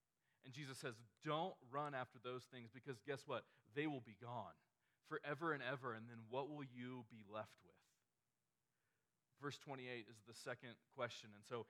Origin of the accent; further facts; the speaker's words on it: the South, United States; most of us, myself included, I grew up in the South.